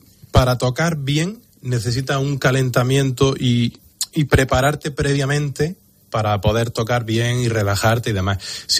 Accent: Baza, Andalusia, Spain; hubo un momento que en Baza, en mi pueblo, ya no había banda. Entonces me tuve que desplazar a tocar a Granada.

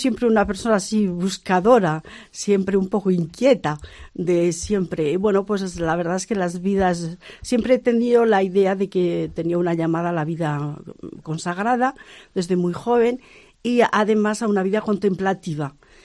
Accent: Spain; now in Strasbourg, France; como yo soy española, y pues muchas, de muchas nacionalidades. Yo estoy en una vivo en Estrasburgo

